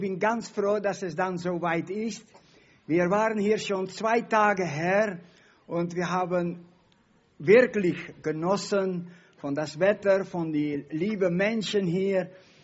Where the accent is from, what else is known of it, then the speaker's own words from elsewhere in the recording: Netherlands; German is a second language; ich bin aufgewachsen in Holland. Meine Eltern waren Bauern.